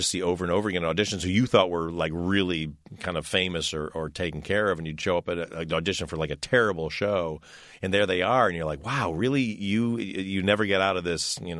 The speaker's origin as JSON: {"language": "English", "town": "Detroit", "region": "Michigan", "country": "United States", "said": "which made no sense because I was a kid from Detroit."}